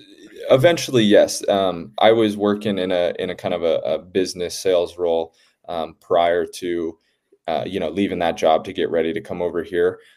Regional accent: West Coast, United States; I mean, I love the US. I think it's a great country, and you kind of mentioned it, you know, I'm from the West Coast.

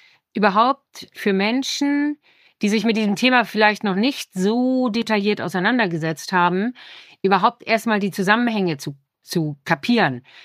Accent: Hamburg, Germany; als Hamburgerin

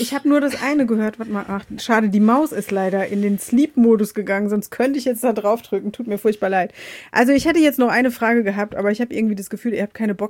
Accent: Rhineland-Palatinate, Germany; Ich komme ja aus der Pfalz und gleich daran grenzt die Kurpfalz

